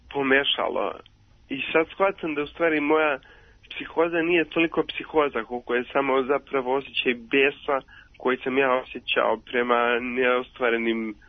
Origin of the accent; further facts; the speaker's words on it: Čačak, Moravica District, Serbia; pošto nisam iz Beograda, iz Šačka sam